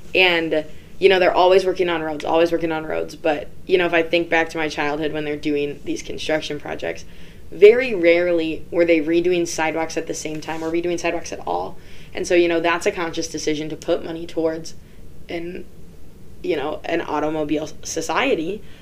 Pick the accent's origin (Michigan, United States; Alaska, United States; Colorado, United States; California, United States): Alaska, United States; Valdez; I grew up in a town of about 3,000 people on the south central coast of Alaska, in Valdez, Alaska.